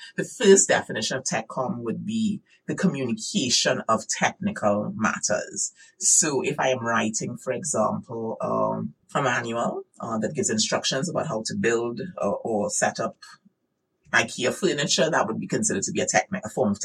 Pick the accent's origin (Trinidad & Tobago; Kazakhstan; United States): Trinidad & Tobago; growing up in Trinidad, there's a term, it's a derogatory term, but it's a term that we use.